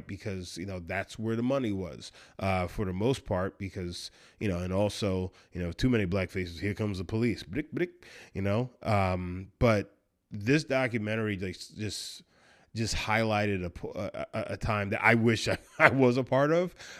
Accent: New York, United States; And, you know, growing up in New York, you know, obviously New York to the South, especially in the 90s, it's, you know, it was very different.

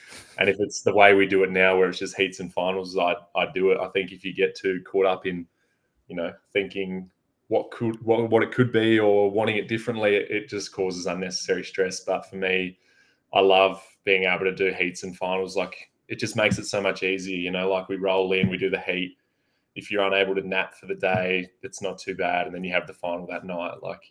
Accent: Australia; So as an Australian swimming fan, I'm really excited to see what the future holds for our relays and 100 freestyle.

